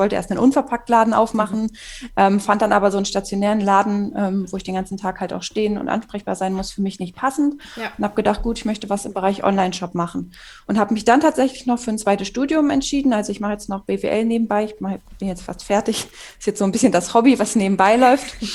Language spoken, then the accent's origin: German; Hanover, Lower Saxony, Germany; ich bin 24 Jahre alt. Ursprünglich komme ich aus Hannover, aber wohne jetzt seit 2 Jahren in einem kleinen Dorf in Sachsen in der Region Zwickau.